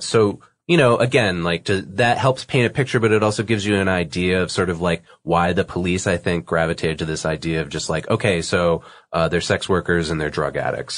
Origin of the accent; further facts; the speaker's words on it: Boston, Massachusetts, United States; I chose to look deeper into this one because I'm from the Boston area, and New Bedford's pretty close to Boston, Massachusetts